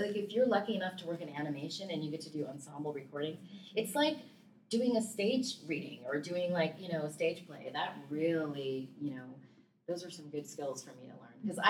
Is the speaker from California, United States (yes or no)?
yes; Los Angeles, California, United States; I grew up in Los Angeles, and for some reason, I'm super nostalgic about, like, L.A. in, like, the 70s and 80s.